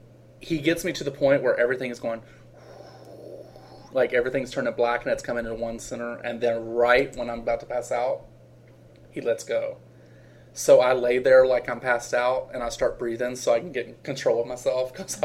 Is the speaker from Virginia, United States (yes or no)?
yes; Virginia, United States; Like, I'm white and he's Mexican and he's from California and I'm from Virginia.